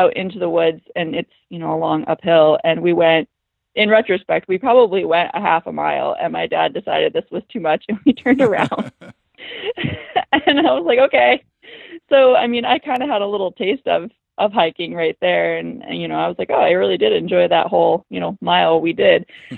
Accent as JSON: {"language": "English", "region": "Michigan", "country": "United States", "tie": "born or raised there", "said": "Like, I grew up in the Midwest in Michigan"}